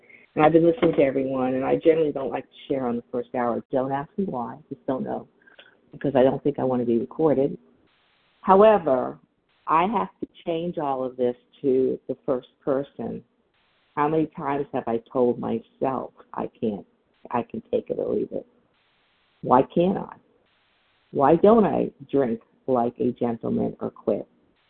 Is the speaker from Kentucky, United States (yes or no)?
no; Florida, United States; S. is in Sam, and I'm from South Florida.